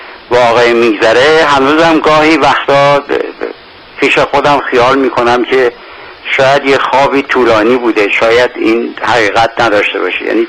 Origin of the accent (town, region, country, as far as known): Tehran, Tehran Province, Iran; born there